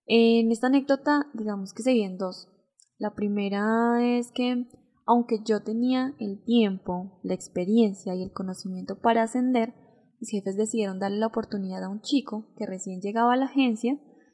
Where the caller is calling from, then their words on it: Bogotá, Colombia; un saludo desde Bogotá, Colombia. … de Logos Podcast.